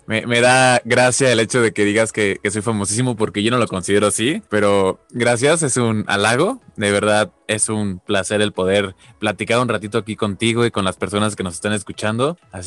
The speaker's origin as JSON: {"language": "Spanish", "country": "Mexico", "said": "Tengo 25 años, soy mexicano"}